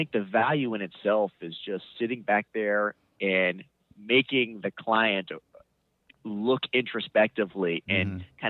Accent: Washington, District of Columbia, United States; We grew up in the Washington, D.C. area.

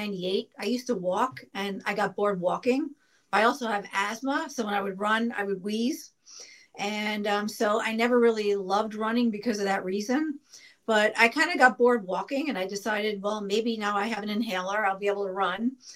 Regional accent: New York, United States; And I grew up in New York.

